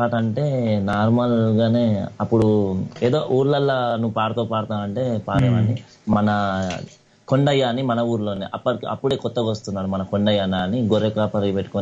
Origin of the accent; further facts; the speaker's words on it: Hyderabad, Telangana, India; also born or lived in Tummanpet; Proper వచ్చేసి ఇప్పుడు నాగర్కర్నూలు జిల్లా అచ్చంపేట తాలూకా బల్మూర్ మండలం తుమ్మన్పేట గ్రామం. ఉండేది హైదరాబాద్. పుట్టి పెరిగిందంతా హైదరాబాద్ కుకట్పల్లి.